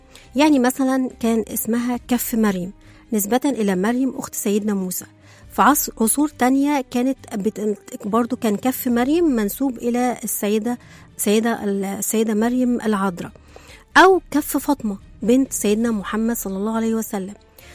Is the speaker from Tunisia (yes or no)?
no; Egypt; وإحنا كمصريين كبجيناتنا بنؤمن أو بنعتقد قوي في موضوع الحسد